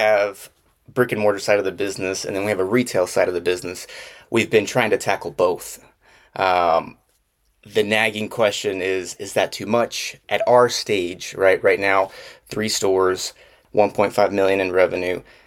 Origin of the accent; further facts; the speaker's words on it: Jalisco, Mexico; We specialize in making ice cream and paletas with the flavors and preparation styles of my hometown, Mixtecacan, Jalisco.